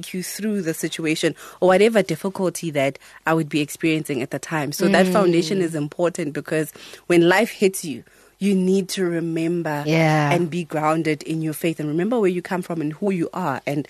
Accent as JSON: {"language": "English", "town": "Daveyton", "region": "Gauteng", "country": "South Africa", "said": "I am from Daveyton"}